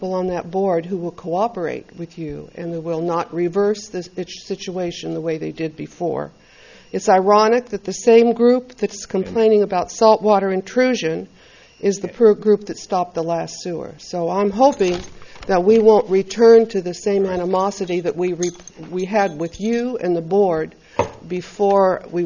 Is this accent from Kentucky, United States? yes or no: no; Los Osos, California, United States; Greetings from Los Osos. I'm also from Los Osos.